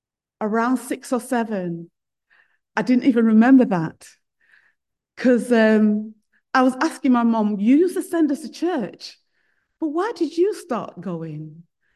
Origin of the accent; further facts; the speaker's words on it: Sheffield, Yorkshire and the Humber, United Kingdom; many of you probably already know that I grew up in Sheffield, up north. So you probably picked that up from my accent as well. So I lived there when it was still known as the Steel City.